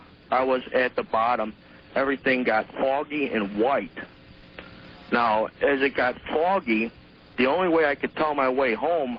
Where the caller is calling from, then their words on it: Round Lake Beach, Illinois, United States; calling from Round Lake Beach.